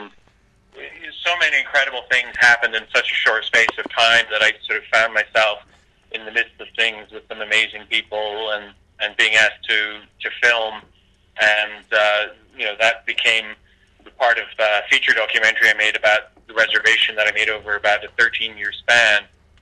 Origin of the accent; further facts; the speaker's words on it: Scotland, United Kingdom; No, I'm a Scotsman.